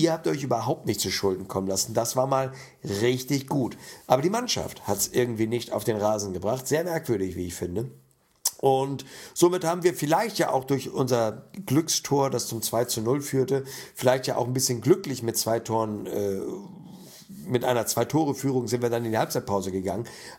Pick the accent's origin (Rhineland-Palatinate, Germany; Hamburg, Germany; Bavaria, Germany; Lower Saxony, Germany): Hamburg, Germany; das tat mir als Hamburger so ganz gut